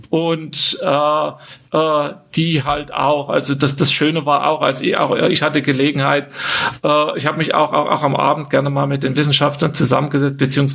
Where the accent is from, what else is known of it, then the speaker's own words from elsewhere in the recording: Saxony, Germany; ich komme aus Sachsen, aus der Leipziger Gegend.